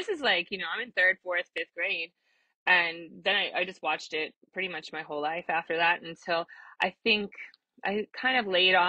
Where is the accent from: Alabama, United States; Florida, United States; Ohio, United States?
Ohio, United States; I'm from Ohio. I'm from the Midwest.